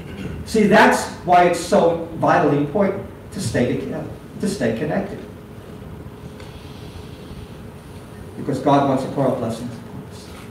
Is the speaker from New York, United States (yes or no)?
yes; Queens Village, New York, United States; Growing up in Queens Village, my grandfather had a home.